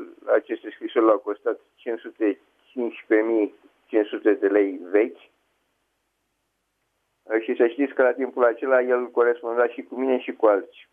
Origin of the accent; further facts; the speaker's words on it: Bucharest, Romania; din București.